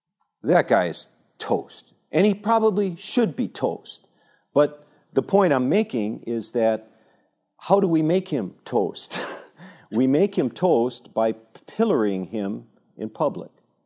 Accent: United States; because I'm an American, you know, clinging to my religion and my guns and all that good stuff.

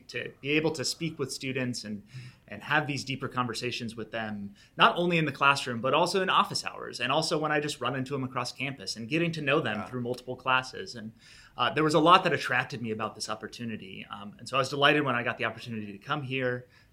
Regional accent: Hastings, Nebraska, United States; So I'm actually originally from Hastings, Nebraska.

